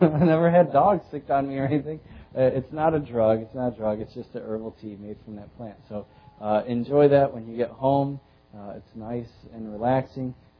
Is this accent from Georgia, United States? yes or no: no; Michigan, United States; also born or lived in Tennessee; I was born in Tennessee, but my parents moved to Michigan. We were raised up there.